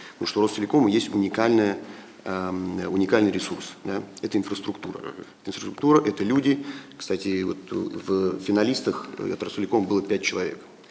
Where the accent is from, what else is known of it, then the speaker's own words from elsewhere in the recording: Saint Petersburg, Russia; now in Moscow, Russia; я родился, вырос в Ленинграде, в Санкт-Петербурге, сейчас живу и работаю в Москве